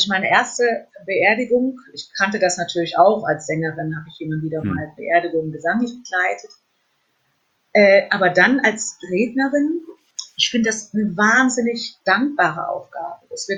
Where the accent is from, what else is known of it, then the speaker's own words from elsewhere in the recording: Fulda, Hesse, Germany; ganz liebe Grüße in meine alte Heimat nach Fulda.